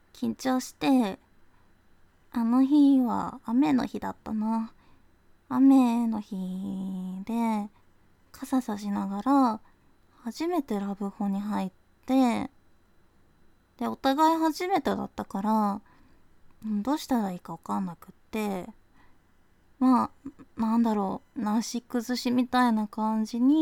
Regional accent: Osaka, Japan; 出身地は大阪です。

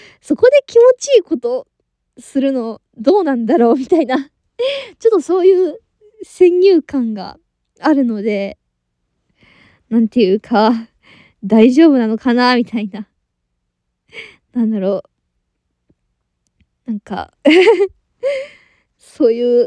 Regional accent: Kansai, Japan; 出身地は、関西です。

